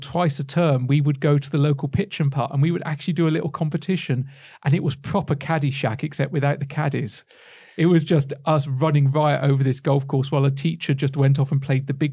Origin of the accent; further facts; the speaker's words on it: West Midlands, United Kingdom; I have a weird kind of accent that doesn't belie the fact that I come from the West Midlands.